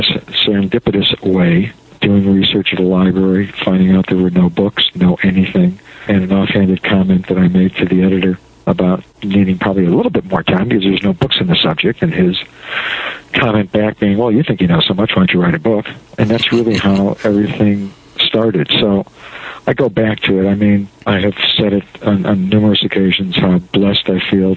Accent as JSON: {"language": "English", "town": "Chicago", "region": "Illinois", "country": "United States", "tie": "born or raised there", "said": "But growing up in Chicago, where games were outlawed, it wasn't until I went to college that I started playing pinball."}